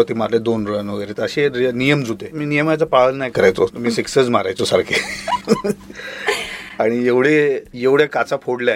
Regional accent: Mumbai, Maharashtra, India; माझा जन्म भेंडी बाजारात झालाय, जिथे मुस्लिम पॉप्युलेशन जास्त होती आणि आम्ही फक्त 3 की 4 हिंदू फॅमिली होती त्यावेळी.

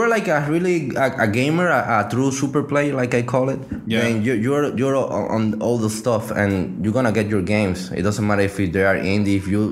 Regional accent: Spain; English is a second language; I'm from Spain.

